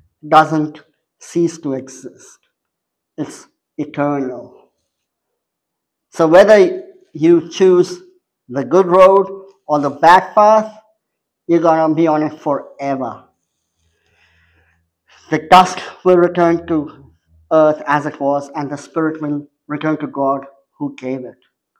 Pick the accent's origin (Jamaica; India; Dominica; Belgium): India; I come from India. We have a majority of Hindu people, and so karmic philosophy is very prevalent over there.